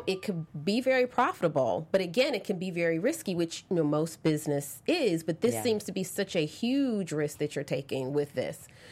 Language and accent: English; Georgia, United States; Well, I'm originally from Georgia.